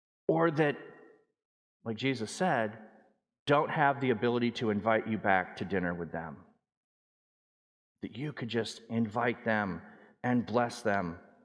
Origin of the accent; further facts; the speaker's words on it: Netherlands; moved away; That's probably because I grew up in Holland and the city clears your sidewalks.